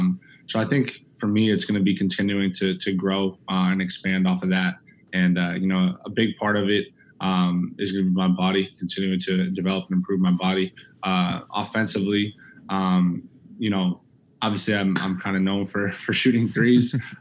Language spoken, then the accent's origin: English; Northeast, United States; Yeah, so I grew up in the Northeast, like we had kind of talked about. So I grew up a Celtics fan.